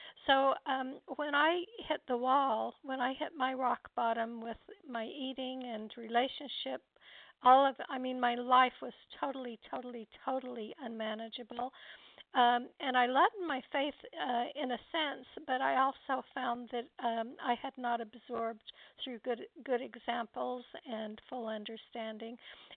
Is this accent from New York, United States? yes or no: no; Los Angeles, California, United States; I'm from Los Angeles, and I'm so happy to be here.